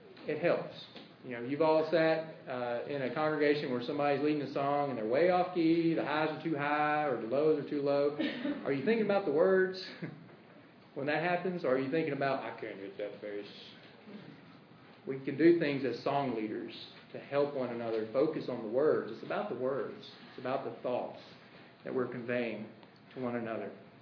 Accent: Mississippi, United States; I think about the congregation I grew up in South Mississippi. We had about 25 to 30 people.

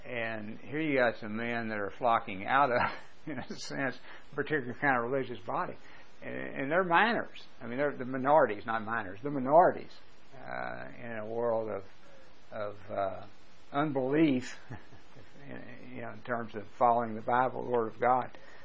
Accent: Kentucky, United States; moved away; And I'm from Kentucky, but it's been 30-plus years ago, so don't ask me where any of these places are anymore, other than Louisville.

